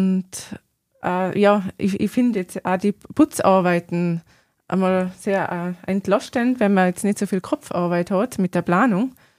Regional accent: Alpine foothills, Germany; Ich habe ein bisschen Flachlandgene auch in mir, durch meine Mama. Und ich komme aus dem Alpenvorland.

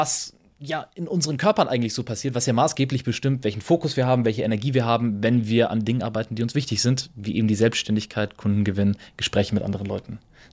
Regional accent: Bavaria, Germany; Ich komme tatsächlich aus der Region bei Rosenheim, da unten, wo das hergestellt wird.

